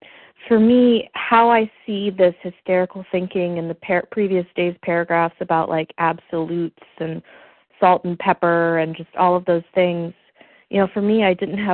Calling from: Los Angeles, California, United States; in California, in Los Angeles.

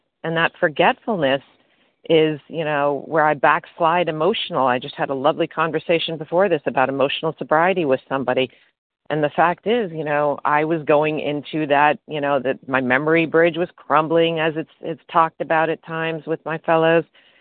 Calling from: Florida, United States; Oh, Florida.

